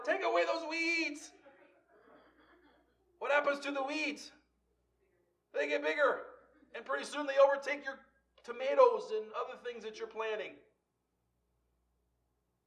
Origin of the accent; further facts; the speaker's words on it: Iowa, United States; I grew up in Iowa. I grew up on a farm. I know what it is to work in the fields.